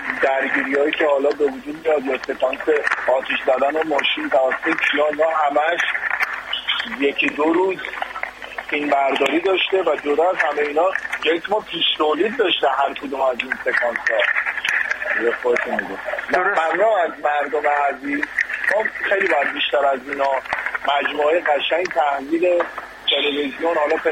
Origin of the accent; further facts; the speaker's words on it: Tehran, Tehran Province, Iran; من خودم تو اکباتان نوجوانی بزرگ شدم،